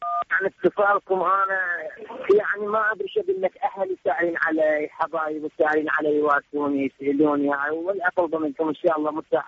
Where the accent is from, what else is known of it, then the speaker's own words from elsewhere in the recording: Basra Governorate, Iraq; أنا يعني من أهل البصرة، نعم، بس أنا من سكنة الجرمة.